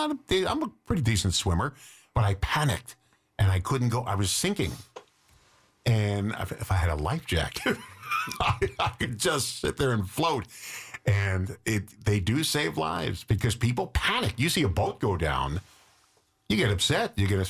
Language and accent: English; Long Island, New York, United States; I grew up on Long Island, in New York City on Long Island.